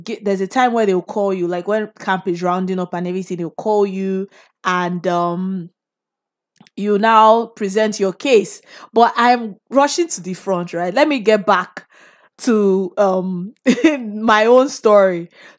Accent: Nigeria; So when you go to university here or abroad, as a Nigerian, it's expected of you that you do this 1 year program

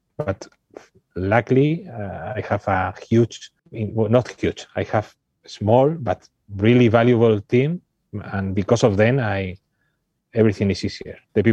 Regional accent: Santander, Cantabria, Spain; English is a second language; I'm from Santander, one of the most beautiful cities

